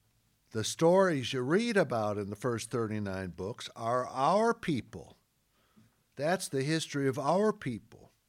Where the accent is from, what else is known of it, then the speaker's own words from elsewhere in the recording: United States; My ethnic history is I'm an American with roots in Germany. I'm a Gentile.